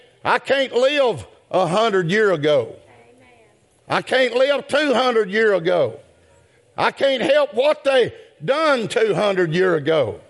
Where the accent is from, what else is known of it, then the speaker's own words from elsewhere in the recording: the South, United States; If you want to go historically, I'm from the South. You can call me a rebel, go right ahead.